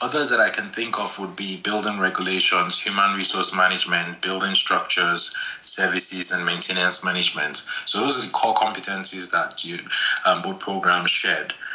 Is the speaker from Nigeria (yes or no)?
yes; Nigeria; As a young child, kind of growing up in Nigeria, which is a country with massive infrastructure and building needs